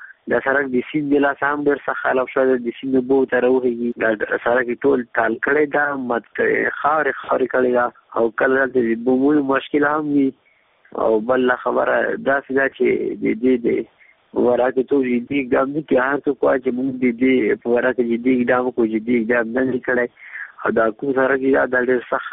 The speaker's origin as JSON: {"language": "Pashto", "town": "Janikhel", "region": "Paktika", "country": "Afghanistan", "said": "د پکتیکا د ولایت د جانخیل ولسوالۍ د کنزکل کلي درته خبرې کوم."}